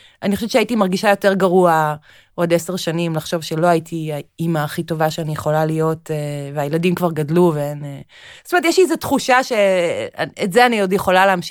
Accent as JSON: {"language": "Hebrew", "town": "Tel Aviv", "region": "Tel Aviv District", "country": "Israel", "tie": "born there", "said": "שנולדתי בתל אביב, אני תל אביבית"}